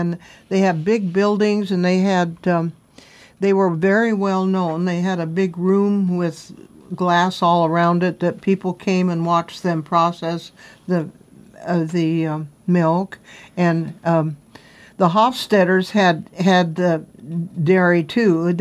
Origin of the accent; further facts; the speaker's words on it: Salem, Oregon, United States; born there; but in Salem, Oregon, I was born in the Deaconess Hospital in 1930. I'm 87 years old